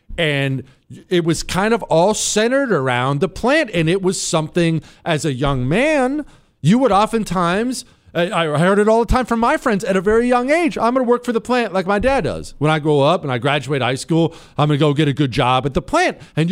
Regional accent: Ohio, United States; that's how I grew up. I grew up in Ohio, construction family.

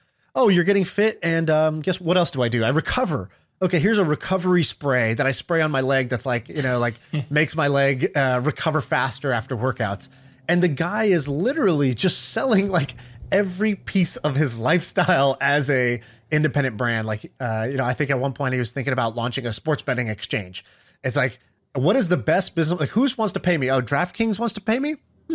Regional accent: Ireland; I'm Irish. I'm going to launch an Irish whiskey.

